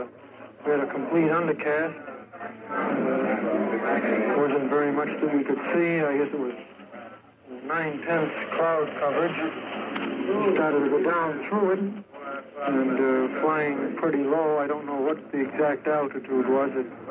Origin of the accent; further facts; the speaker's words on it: East Providence, Rhode Island, United States; Providence, Rhode Island. East Providence, that is.